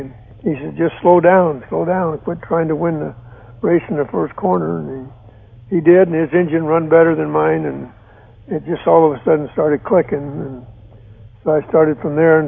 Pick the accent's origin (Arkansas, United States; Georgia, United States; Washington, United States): Arkansas, United States; Texarkana; born there; Yeah, actually, I was born in Texarkana, Arkansas, and my mother worked for a judge